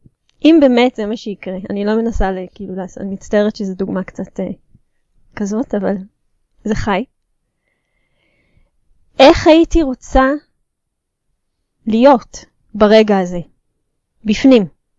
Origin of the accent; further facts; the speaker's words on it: Jerusalem, Jerusalem District, Israel; אז חשוב לציין כאן שאני גדלתי בירושלים, גרתי בירושלים עד לפני בערך 10 שנים